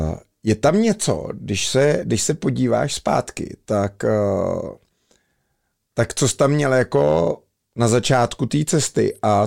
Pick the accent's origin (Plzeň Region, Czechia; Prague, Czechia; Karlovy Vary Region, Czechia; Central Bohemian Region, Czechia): Plzeň Region, Czechia; Plzeň; já jako Plzeňák a fanoušek Viktorky